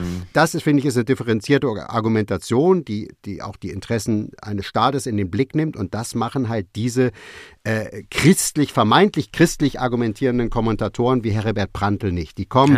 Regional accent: Hanover, Lower Saxony, Germany; born there; in meiner Geburtsstadt Hannover

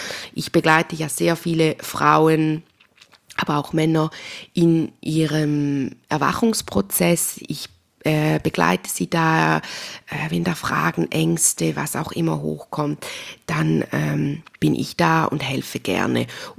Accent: Switzerland; accent: Swiss German; wenn dich mein schweizerdeutscher Dialekt interessiert

